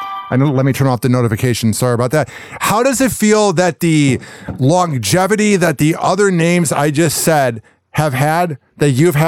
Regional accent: Chicago, Illinois, United States; But when I listen to you guys via podcast and growing up in Chicago on the radio, I always felt like I knew everyone that's ever been on your show.

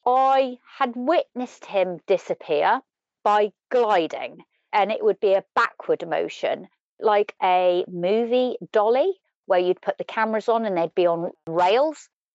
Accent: Exmouth, South West England, United Kingdom; also born or lived in Los Angeles; some of my friends from my hometown in Exmouth at the time had gone over there to live.

